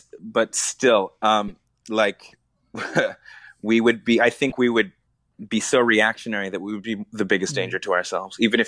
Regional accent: Canada; I'm Canadian

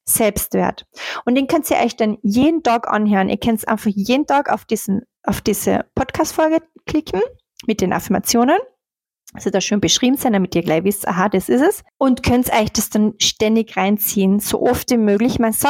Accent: Austria; Selbst für mich, aber ich bin ja Österreicherin, ich spreche ja kein richtiges Deutsch.

